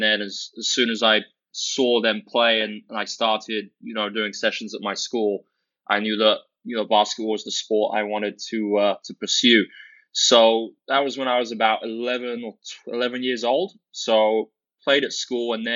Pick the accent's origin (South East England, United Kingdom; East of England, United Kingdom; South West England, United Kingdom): South East England, United Kingdom; Guildford; growing up in England, a town called Guildford, a pretty small town outside London.